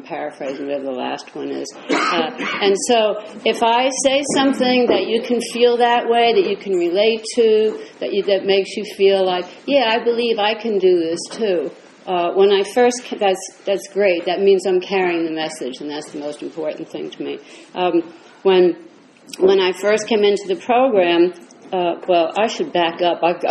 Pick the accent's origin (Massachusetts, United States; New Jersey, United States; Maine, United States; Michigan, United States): New Jersey, United States; Jersey City; also born or lived in New York; now in California, United States; I wouldn't let people know that I was from Jersey City because I was ashamed. Jersey City had a horrible reputation. It used to be called Dirty City. And I grew up in the poor section of town, downtown